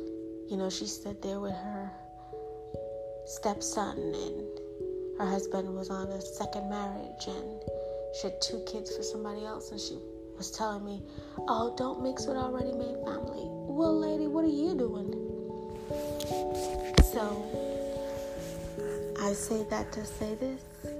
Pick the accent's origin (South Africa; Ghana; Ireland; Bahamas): Bahamas; also born or lived in United States; It meant people from the same place you are from. I was raised in the Bahamas, born in America, so she meant stick with a Bahamian.